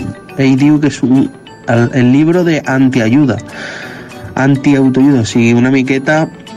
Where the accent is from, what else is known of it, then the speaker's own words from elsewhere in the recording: El Prat de Llobregat, Catalonia, Spain; del Prat de Llobregat. Soc fotògraf